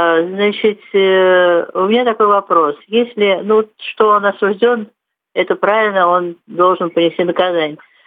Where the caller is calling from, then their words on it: Moscow Oblast, Russia; здравствуйте, я из Подмосковья.